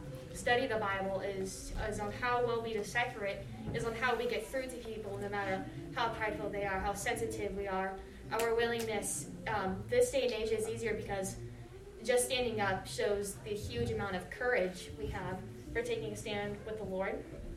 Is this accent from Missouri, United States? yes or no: yes; Raytown, Missouri, United States; we ended up in Raytown. And luckily for me, I was still little, but I also still had memories. And growing up in Raytown